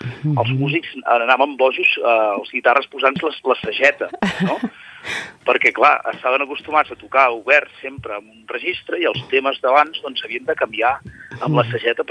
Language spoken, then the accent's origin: Catalan; Manresa, Catalonia, Spain; born there; jo vaig néixer a Manresa l'any 76